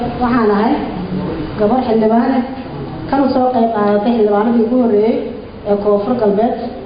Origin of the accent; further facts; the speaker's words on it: Baidoa, Bay, Somalia; also born or lived in Beledweyne; waxaan ku dhashay gobolka Baay, gaar ahaan Baydhabo. Waxbarashada ee dugsiga hoose waxaan ku soo qaatay Baydhabo. Dhexe iyo sare waxaan ku soo qaatay gobolka Hiiraan Beledweyne.